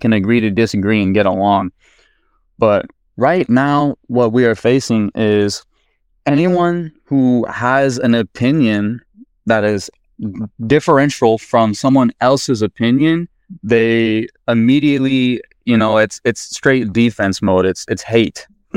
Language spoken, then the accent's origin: English; Washington, United States; So first off, I want to say I am from Washington State, and we do not pay a state tax